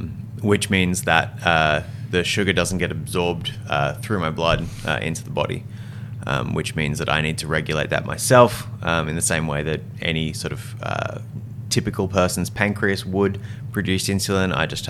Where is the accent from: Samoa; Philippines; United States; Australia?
Australia; Brisbane, Queensland; So I was born and bred in Brizzy. Went to school at Churchy, just down the road.